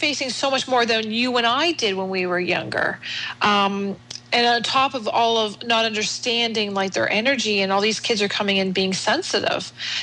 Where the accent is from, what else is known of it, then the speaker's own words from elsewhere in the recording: Canada; I'm turning 50 in November, and I can remember being in school. And I grew up in Canada here